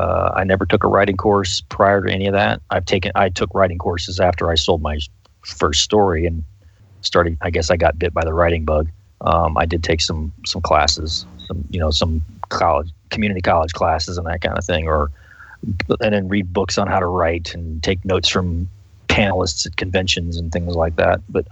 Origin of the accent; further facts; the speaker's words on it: Tampa, Florida, United States; I was born and raised in Tampa. I spent a little time in Tampa while my father was away, and then eventually, I was a military brat, so we bounced around, and we ended up back in Tampa at one point.